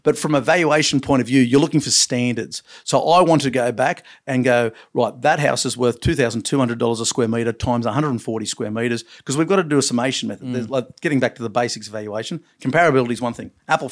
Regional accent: Long Jetty, New South Wales, Australia; born there; I was born in Longjetty

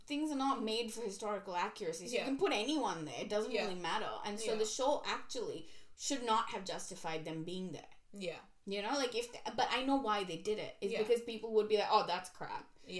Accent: India; growing up, like, you know, we're Indian and we love Jane Austen, right? Not just her books, but, you know, shows and everything. As an Indian kid, I would have never thought of seeing

